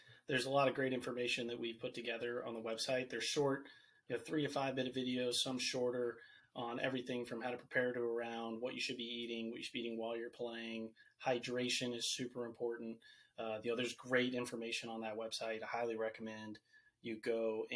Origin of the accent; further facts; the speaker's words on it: Virginia, United States; So I'm from Virginia.